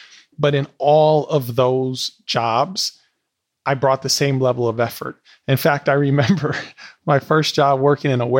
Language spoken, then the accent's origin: English; Wisconsin, United States; because I knew I'm from Wisconsin and I was going to have to take public transportation.